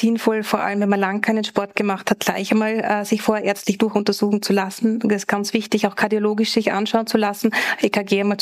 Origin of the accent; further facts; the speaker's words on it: Austria; Das ist bei uns in Österreich Gott sei Dank sehr einfach.